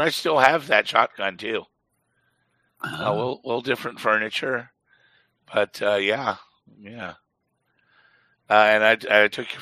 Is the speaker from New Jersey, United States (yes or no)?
no; California, United States; Yeah, I know their politics are absolutely horrendously deplorable, but look, I'm a Californian. I have to love them.